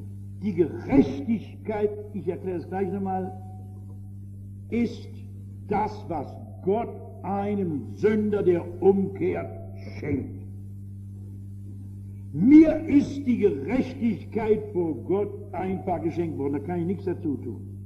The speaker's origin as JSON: {"language": "German", "region": "Hesse", "country": "Germany", "tie": "born or raised there"}